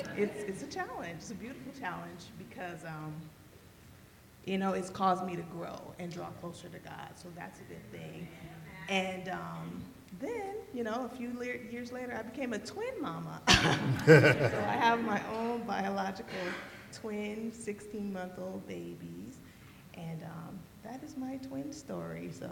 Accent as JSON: {"language": "English", "region": "California", "country": "United States", "said": "I moved across the country. I'm from Cali, so even coming from California was a big adjustment."}